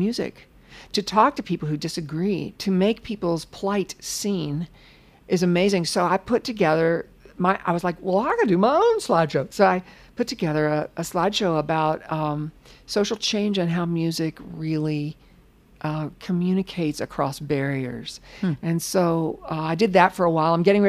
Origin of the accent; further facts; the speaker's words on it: Charleston, West Virginia, United States; I've been guest hosting Mountain Stage, which is a public radio show out of my hometown lately.